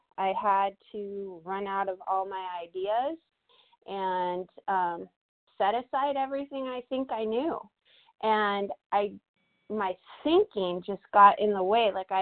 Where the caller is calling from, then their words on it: California, United States; Yeah, hi, this is … I'm from California.